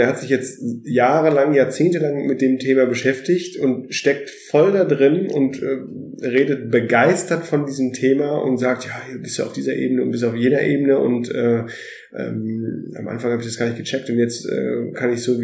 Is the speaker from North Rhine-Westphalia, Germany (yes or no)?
yes; Münster, North Rhine-Westphalia, Germany; Ich kann ein bisschen Nederlands praten, ich bin aus Münster